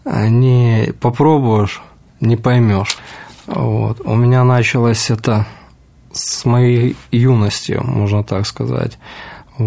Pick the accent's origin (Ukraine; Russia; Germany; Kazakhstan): Ukraine; Kyiv; я сам из Киева. И весной этого года я приехал с командой в Москву